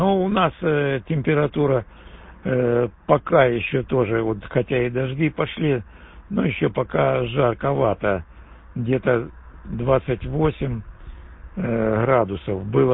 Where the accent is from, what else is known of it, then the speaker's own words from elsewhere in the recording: Sievierodonetsk, Luhansk Oblast, Ukraine; я сам с Украины вообще-то, с Донбасса, с рубежная Северодонецк, мои родные места.